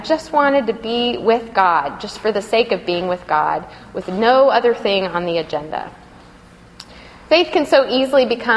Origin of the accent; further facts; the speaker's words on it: Texas, United States; I know because I'm from West Texas.